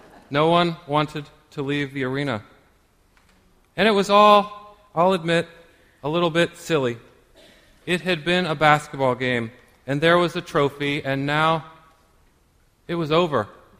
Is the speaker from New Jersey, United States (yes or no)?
no; Indianapolis, Indiana, United States; Duke's dream of becoming national champion for the first time became a reality that weekend in my hometown